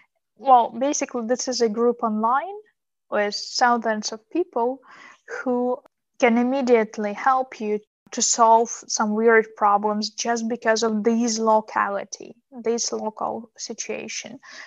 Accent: Sicily, Italy; Oh my gosh, Stefano comes from Calabria. I come from Sicily.

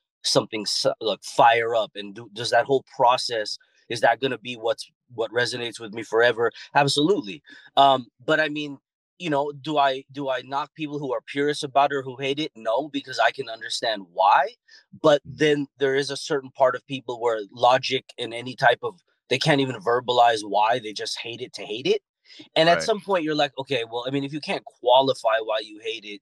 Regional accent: California, United States; for those that don't know, I'm from Southern California, so it's the mecca of car culture, and I just started off as a street kid

